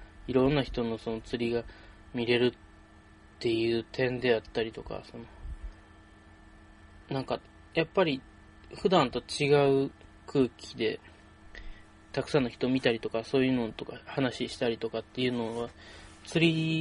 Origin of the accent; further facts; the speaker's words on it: Osaka, Japan; born there; 僕大阪生まれなんですけど、隣が奈良で、大阪と奈良の間に生駒山っていうんですかね、山脈というか山があって